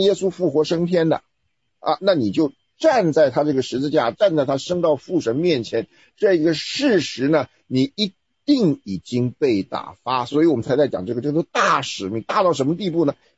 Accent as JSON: {"language": "Chinese", "country": "China", "said": "我们中国人讲的空虚只是一种我的体会"}